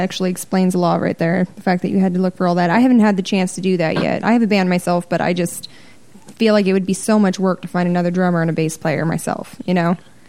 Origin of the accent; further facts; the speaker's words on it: the South, United States; accent: Southern; I would use my Southern accent that I usually had.